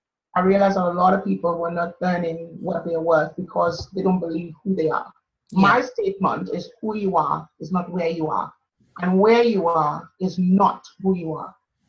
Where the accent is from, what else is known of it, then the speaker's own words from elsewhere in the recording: Trinidad & Tobago; now in United Kingdom; I think for me, it was growing up in Trinidad. Obviously, you talked about me growing up poor.